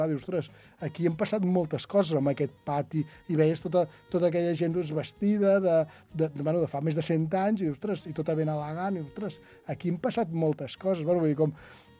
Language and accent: Catalan; Sant Sadurní d'Anoia, Catalonia, Spain; jo soc de Sant Sadurní i en sé molt de vins escumosos, en sé molt del cava.